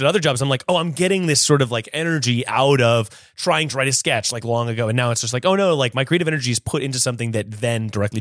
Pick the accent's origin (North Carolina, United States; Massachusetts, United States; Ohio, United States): North Carolina, United States; I grew up in North Carolina, and a lot of my friends were fishing and stuff like